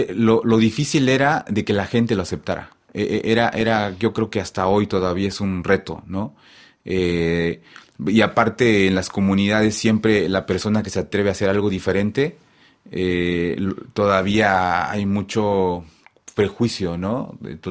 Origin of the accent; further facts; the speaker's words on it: Mexico; first language Tzotzil; Spanish is a second language; nos enseñan a escribir nuestra lengua materna, ¿no? En este caso, el tzotzil.